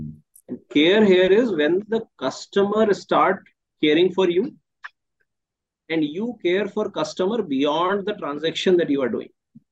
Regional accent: Uttarakhand, India; born there; I was born in Uttarakhand. I worked across in India, multiple cities like Delhi and Bangalore and Pune and Calcutta and Gujarat.

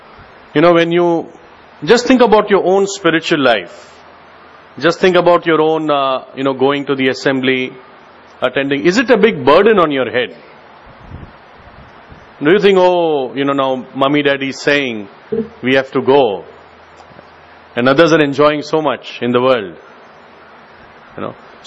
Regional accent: Mumbai, Maharashtra, India; And I was born, like brother said, in a Gujarati Hindu family. And I was born and brought up in Bombay, in Santa Cruz East.

